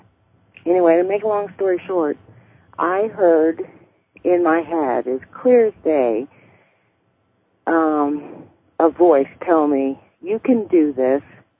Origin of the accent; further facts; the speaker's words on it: Illinois, United States; Hi, Linda. … I'm from Illinois.